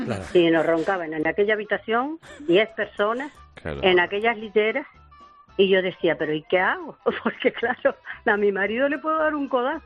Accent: Canary Islands, Spain; Pues nada, yo soy una canaria, como decimos, aplatanada.

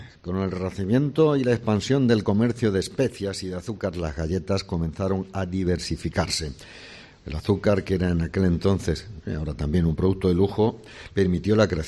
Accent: Bailén, Andalusia, Spain; yo que soy de Bailén

